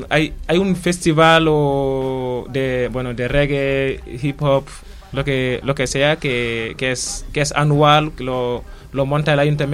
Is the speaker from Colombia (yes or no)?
no; Senegal; yo que soy de Senegal, y si estoy aquí, hago música en Wolof o lo hago en Fula